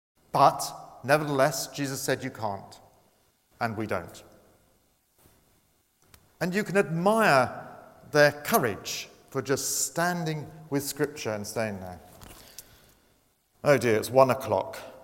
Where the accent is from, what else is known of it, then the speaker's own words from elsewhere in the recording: Brighton, South East England, United Kingdom; I come from Brighton, which is the correspondent capital of the UK.